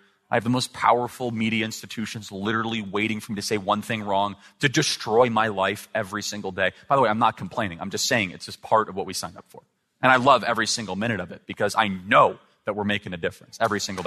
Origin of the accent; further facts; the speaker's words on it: Chicago, Illinois, United States; Because look, I'm a kid from Chicago that didn't go to college. I'm 27 years old.